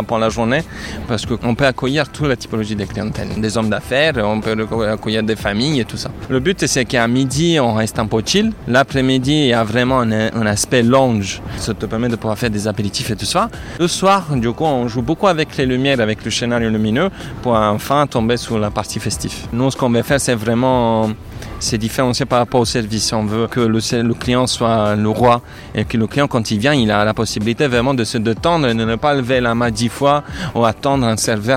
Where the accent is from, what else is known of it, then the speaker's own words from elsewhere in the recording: Italy; Moi, je suis italien